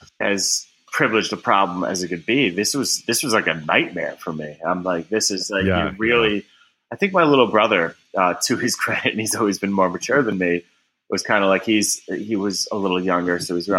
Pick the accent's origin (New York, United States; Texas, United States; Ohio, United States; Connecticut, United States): Connecticut, United States; Glastonbury; I grew up in Connecticut.